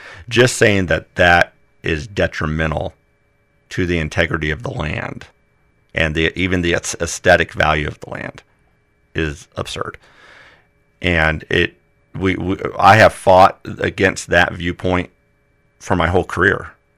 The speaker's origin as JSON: {"language": "English", "region": "Illinois", "country": "United States", "tie": "born or raised there", "said": "I remember as a young kid growing up in the Midwest, where about the only public land you had where you didn't have to go ask somebody permission or pay somebody for permission to be able to use the land were small little state parks scattered randomly across the state of Illinois"}